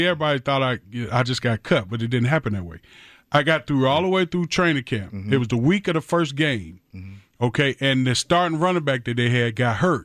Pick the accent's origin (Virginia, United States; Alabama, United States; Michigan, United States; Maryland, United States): Michigan, United States; Detroit; I said, man, I'm from Detroit. Don't do that.